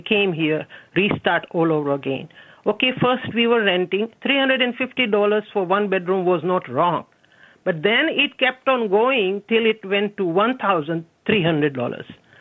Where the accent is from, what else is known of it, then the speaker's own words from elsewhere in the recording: England, United Kingdom; moved away as an adult; I'm an average person without a degree. I grew up in England.